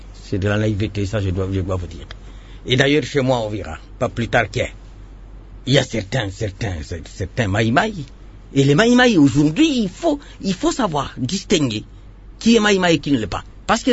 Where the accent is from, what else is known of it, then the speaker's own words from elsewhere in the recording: Uvira, South Kivu, DR Congo; du Sud Kivu, nous sommes de plusieurs cultures.